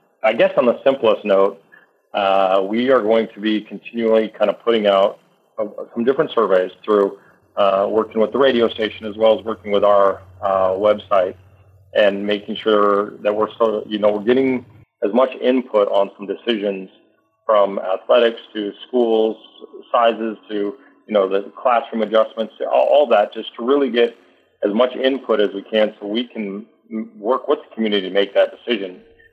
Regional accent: Montana, United States; I think born and raised in Montana, once a Montana and always a Montana

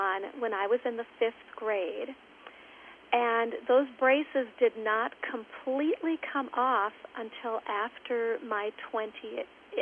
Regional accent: St. Stephen, Minnesota, United States; Yes, growing up in St. Stephen, you know, St. Joe's just 7-8 miles down the road.

